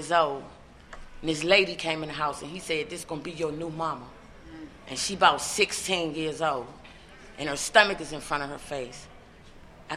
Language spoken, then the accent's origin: English; Washington, District of Columbia, United States; We moved from Northwest D.C. to Northeast D.C. And it was like a culture shock. Now, the house I lived in D.C., it was in Northwest, it was unattached.